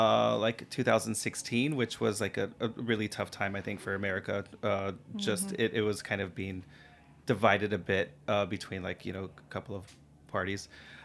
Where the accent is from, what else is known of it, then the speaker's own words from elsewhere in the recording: India; now in United States; I'm a woman. I'm from India. Like, I'm here in the South and I've had no problems.